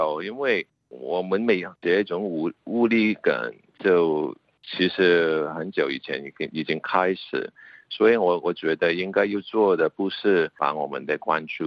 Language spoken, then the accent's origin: Chinese; Hong Kong; 我作为香港人